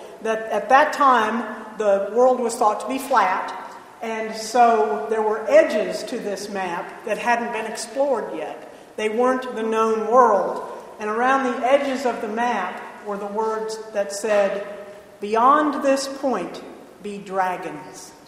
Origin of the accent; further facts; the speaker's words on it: Illinois, United States; I grew up in Illinois on a place that had 7 acres of land.